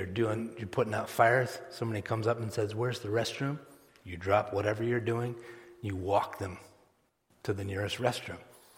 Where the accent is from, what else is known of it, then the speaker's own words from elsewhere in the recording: Massachusetts, United States; I grew up in Massachusetts